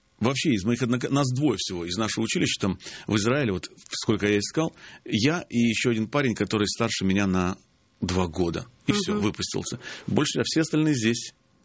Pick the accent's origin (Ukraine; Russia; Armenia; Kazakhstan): Ukraine; Mariupol, Donetsk Oblast; я сам родом из Мариуполя, в прошлом Жданове, я приехал туда на встречу выпускников.